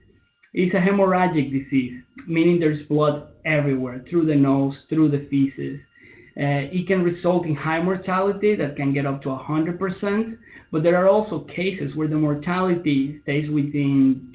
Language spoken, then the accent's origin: English; Venezuela; also born or lived in Russia; So I am originally from Venezuela, where I obtained my DVM. I lived for 6 years in Russia